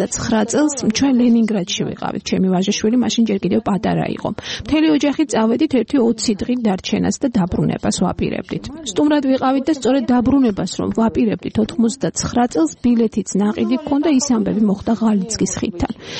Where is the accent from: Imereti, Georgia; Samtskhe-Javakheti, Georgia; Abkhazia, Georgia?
Abkhazia, Georgia; Sukhumi; კითხა საინიან ხართო, როცა ვუთხარი სოხუმიდან მეთქი, ამაშინ გასაგებიაო